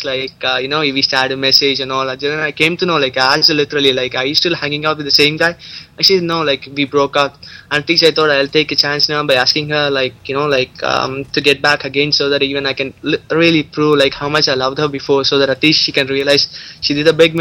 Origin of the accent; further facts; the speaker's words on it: India; English is a second language; No, I'm totally Indian. Like, I'm here just for my pilot training.